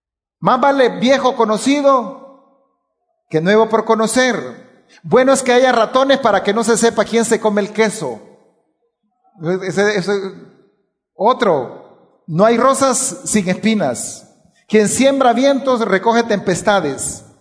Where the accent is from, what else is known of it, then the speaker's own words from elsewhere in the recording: Honduras; había un señor que había llegado a mi pueblo, y en ese señor tenía la fama, o se sabía que él había sido una persona que había sido un gran maestro de aquí en Honduras